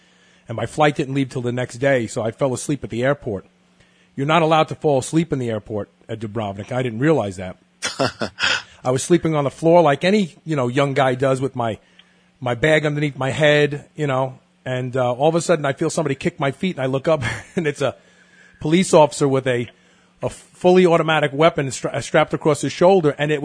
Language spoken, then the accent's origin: English; New York, United States; also born or lived in Kentucky / Las Vegas / California; I'm originally from New York. lived in Kentucky. I've lived in Las Vegas. I've lived in California.